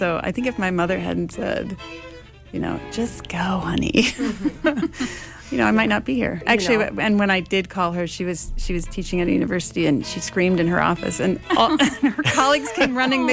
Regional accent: Boston, Massachusetts, United States; so I'm originally from Boston. I flew here for the audition

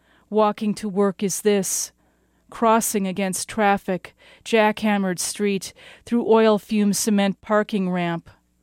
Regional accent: Esko, Minnesota, United States; I'm from Esko, Minnesota, and I'll be reading two poems today.

